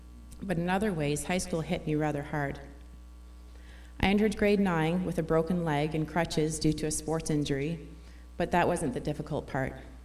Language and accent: English; Exeter, South West England, United Kingdom; I was raised in a believing home. I was born and raised in Exeter. I am the youngest of four kids, two boys and two girls.